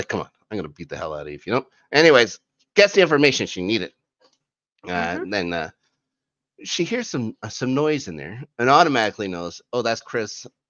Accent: Canada; I'm Canadian. I'm Canadian, but even I say good job.

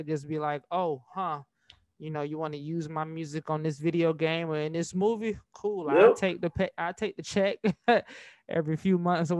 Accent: Florida, United States; Now, I'm from Florida. So yeah. I was, you know I was familiar with quite a few records.

